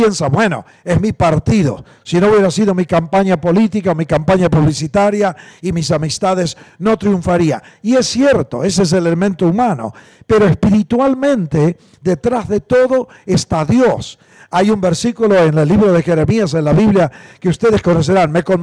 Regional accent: Buenos Aires, Argentina; born there; accent: Buenos Aires; also born or lived in Mexico / Colombia / Costa Rica; Y yo nací en la Argentina, aunque he vivido en México muchos años, en Colombia, en Costa Rica, así que he perdido el acento agresivo de Buenos Aires.

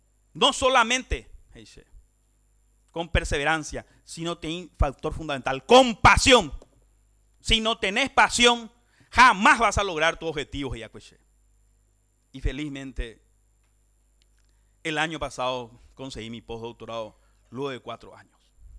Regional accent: Pedro Juan Caballero, Amambay, Paraguay; Soy un orgulloso de Pedro Juan Caballero. Soy orgulloso de ser paraguayo.

